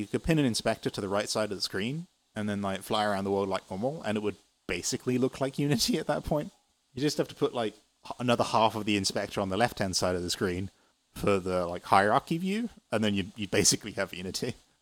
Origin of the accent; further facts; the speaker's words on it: United Kingdom; I'm British. Although my accent's changing because I've been here for 5 years and I speak to a lot of international people.